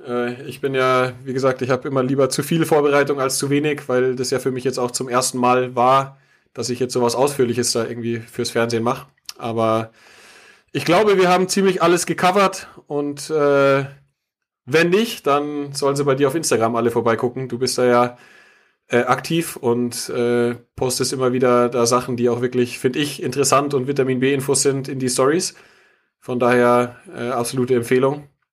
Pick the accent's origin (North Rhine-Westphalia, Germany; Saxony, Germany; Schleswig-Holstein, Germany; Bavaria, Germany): Bavaria, Germany; Munich; auch wenn ich ja mit Schwarz und Gelb als Münchner sonst nicht so viel zu tun habe